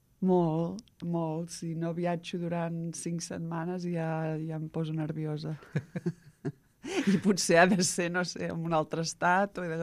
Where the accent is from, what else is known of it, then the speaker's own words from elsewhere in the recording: Olot, Catalonia, Spain; born there; jo sóc nascuda d'Olot, que no ens ho creguem gaire, no som gaire fardons